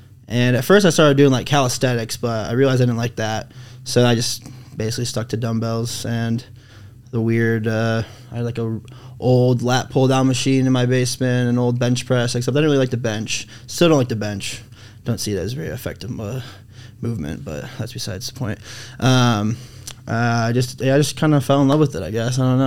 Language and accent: English; Michigan, United States; now in Utah, United States; I'm from Michigan.